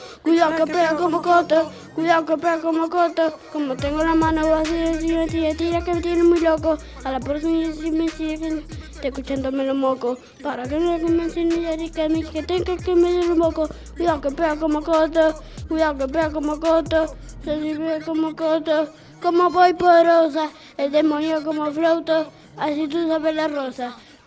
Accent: San Pedro, Buenos Aires Province, Argentina; De San Pedro.

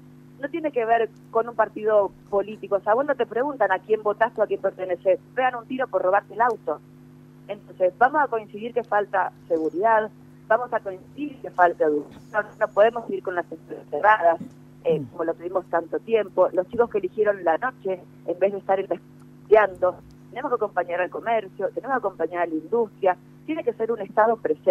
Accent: Rosario, Santa Fe, Argentina; como rosarinos, como santafesinos, como argentinos

